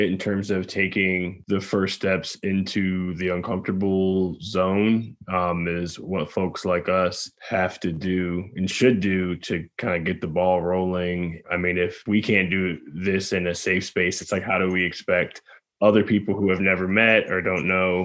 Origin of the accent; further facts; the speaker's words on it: Detroit, Michigan, United States; from Detroit, Michigan, 32 years old, and I identify as a Black male.